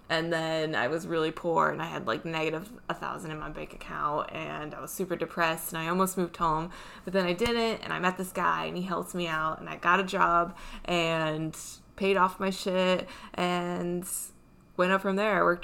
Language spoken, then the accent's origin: English; East Grand Rapids, Michigan, United States; born there; So I was born in East Grand Rapids, Michigan, and I almost died at birth.